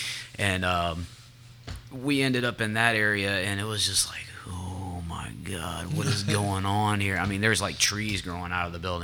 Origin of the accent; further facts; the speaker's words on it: New Orleans, Louisiana, United States; born there; Yeah, I was born in New Orleans.